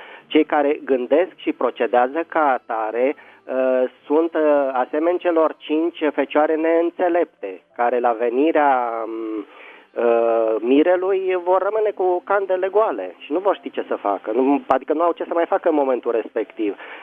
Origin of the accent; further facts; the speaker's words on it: Bucharest, Romania; din București.